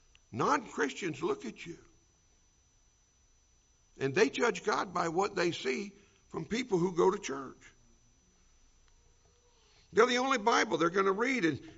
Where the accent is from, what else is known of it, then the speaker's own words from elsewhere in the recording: Louisiana, United States; You know, we grew up in Louisiana.